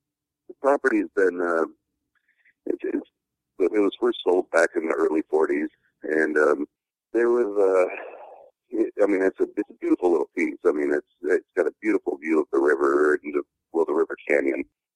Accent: Northwest, United States; And growing up in the Northwest, it's like, you know, I heard a lot of stories

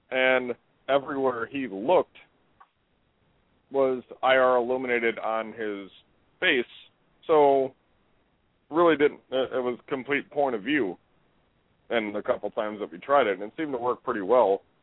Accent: Houston, Texas, United States; I'm from Houston, which is way farther south than where he's from. I just happen to lose my accent.

